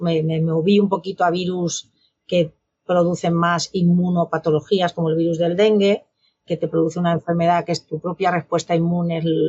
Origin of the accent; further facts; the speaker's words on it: Béjar, Castile and León, Spain; also born or lived in Cáceres; yo nací en Cáceres, o sea, yo soy extremeña, pero me crié en Béjar, que está en la frontera, como si dijéramos, de Extremadura con Castilla y León, es provincia de Salamanca, o sea que pasé toda mi niñez y adolescencia en Béjar, Salamanca, o sea que me considero bejarana, aunque no sea de nacimiento